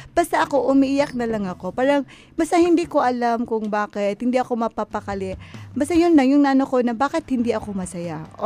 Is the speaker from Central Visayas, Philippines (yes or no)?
yes; Central Visayas, Philippines; because I came from Cebu.